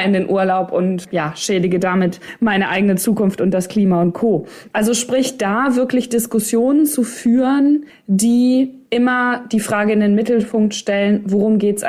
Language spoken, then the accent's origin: German; North Rhine-Westphalia, Germany; Ich komme ja aus Ostwestfalen, Lippe, also O wie L.